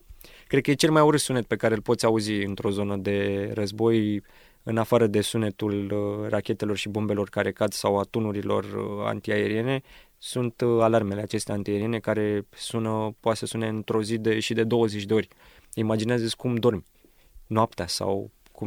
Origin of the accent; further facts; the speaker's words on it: Romania; Ucrainenii, când aud că suntem din România, ne iau în brațe și ne mulțumesc